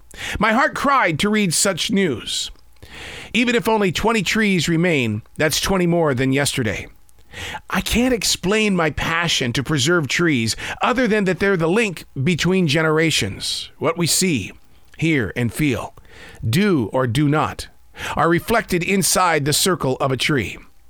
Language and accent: English; Billings, Montana, United States; Now I grew up in Billings. Now, there's trees there, but it's kind of like in the open fields of Montana when you go to Billings. It's like the prairie, the plains.